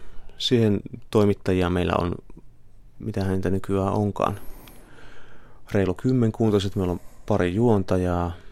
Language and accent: Finnish; Pieksämäki, South Savo, Finland; hän oli joskus keikalla Pieksämäellä, mistä olen kotoisin